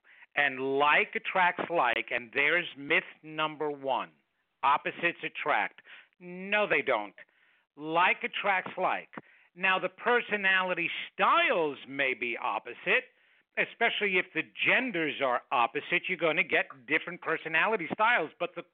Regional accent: New York, United States; accent: New York; Well, obviously, Dolly, I'm not originally from here, and I thought I got rid of my New York accent. I guess I didn't, huh?

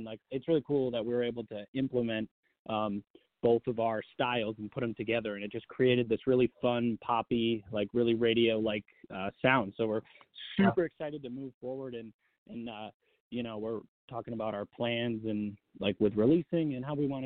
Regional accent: Richmond, Massachusetts, United States; I'm from Richmond, from a really small town in Massachusetts, and I wanted to join the military to serve my country.

